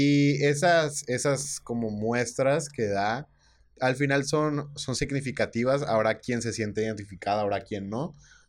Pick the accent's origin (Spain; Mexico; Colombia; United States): Mexico; como mexicanos que somos un país sumamente devoto y católico